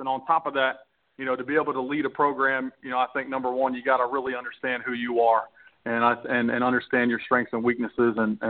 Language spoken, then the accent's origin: English; Orlando, Florida, United States; I mean, I tell you what, I'm not from this area, but, I'm from Orlando. But I tell you what, I feel like I grew up here.